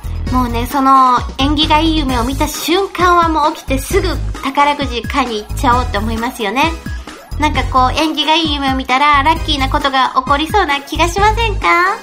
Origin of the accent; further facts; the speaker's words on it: Tottori, Japan; now in Tokyo, Japan; 去年はね、地元の鳥取県と東京をこう行き来する生活が続いてたんだけど